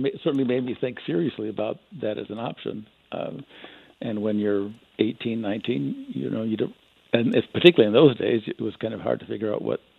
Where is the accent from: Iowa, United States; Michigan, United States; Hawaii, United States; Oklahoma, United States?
Iowa, United States; Cedar Rapids; I grew up in Cedar Rapids, and that's kind of the landscape around Cedar Rapids.